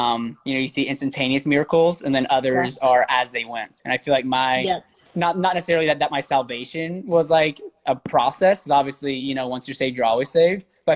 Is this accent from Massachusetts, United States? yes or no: no; Alabama, United States; So I grew up in Alabama. So I know you guys are in Louisiana, so I'm sure it's similar culture and values and stuff. And I grew up going to a Southern Baptist Church.